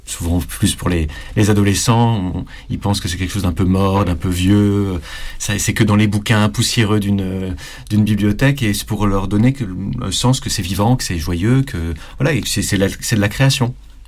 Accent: Nancy, Grand Est, France; moi je suis originaire de Nancy, je connais Thionville

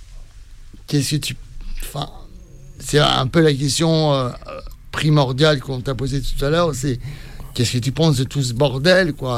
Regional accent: France; Moi, je ne l'ai pas demandé. Je suis... exclusivement français. J'ai jamais vu l'intérêt de la demander parce que je suis français.

